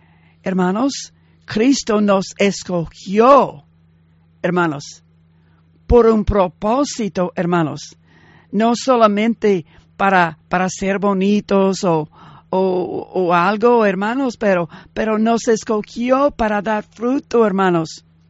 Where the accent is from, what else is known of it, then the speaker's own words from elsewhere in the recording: Arkansas, United States; Spanish is a second language; moved away; Cuando nosotros venimos aquí, venimos de Arkansas, pues allí no hay palmeras.